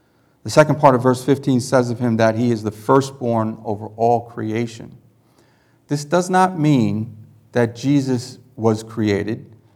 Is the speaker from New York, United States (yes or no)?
yes; Queens, New York, United States; I grew up in Queens, New York, really southern Queens. We lived about half an hour from the beach.